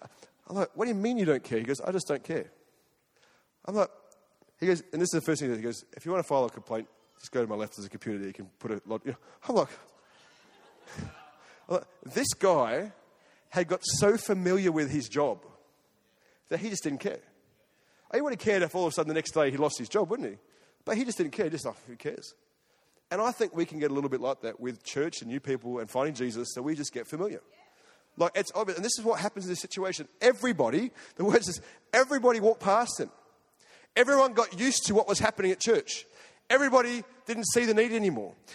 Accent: Australia; accent: Australian; they'll know straight away with my Australian accent.

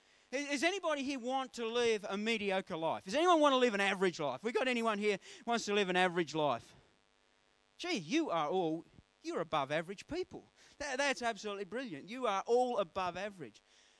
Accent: Hobart, Tasmania, Australia; Oh, I'm from Hobart.

